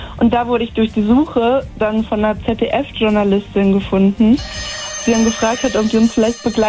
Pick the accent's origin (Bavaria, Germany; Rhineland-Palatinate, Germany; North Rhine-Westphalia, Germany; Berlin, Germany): Rhineland-Palatinate, Germany; Neuwied; ich komme aus Neuwied.